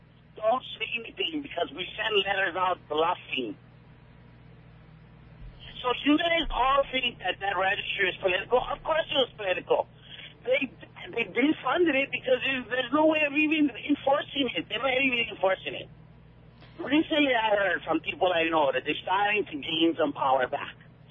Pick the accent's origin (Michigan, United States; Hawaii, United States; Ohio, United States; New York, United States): Hawaii, United States; Kapaa; I'm from Kapaa, and I'm not a GMO fan